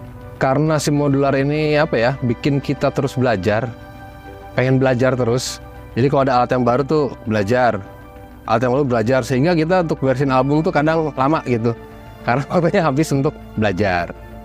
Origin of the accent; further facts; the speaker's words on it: Bandung, West Java, Indonesia; berasal dari Bandung.